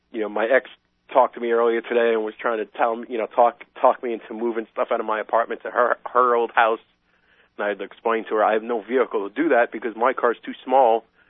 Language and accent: English; Pennsylvania, United States; It goes all the way from Philadelphia up to where I grew up in the Poconos.